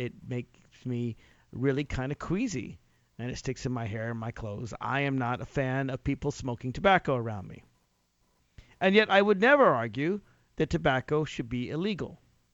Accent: Virginia, United States; The lowest priced cigarettes in the country are in my home state of Virginia.

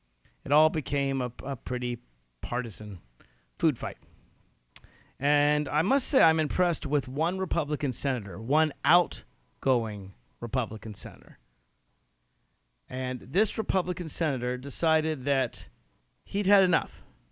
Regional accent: Virginia, United States; Virginia has elected only Democrats statewide for the last several years. That's why we have, in my home state, a Democratic governor, lieutenant governor, attorney general, both state senators

